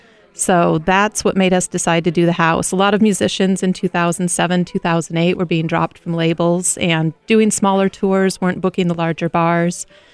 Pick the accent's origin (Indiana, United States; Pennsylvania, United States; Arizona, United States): Arizona, United States; Phoenix; I'm originally from Phoenix and grew up going to concerts constantly.